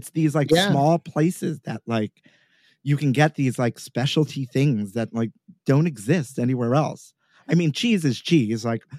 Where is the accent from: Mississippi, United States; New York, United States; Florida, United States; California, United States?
New York, United States; New York City; You know, I grew up here in New York City, born and raised.